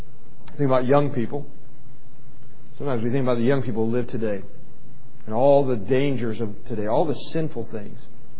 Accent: West Virginia, United States; Of course, I grew up in West Virginia. Wandering the woods.

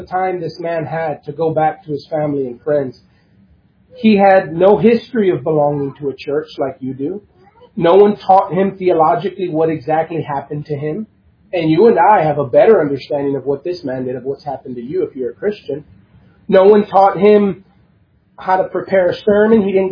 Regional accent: San Antonio, Texas, United States; born there; I was born in San Antonio, Texas, as the last of 9 children.

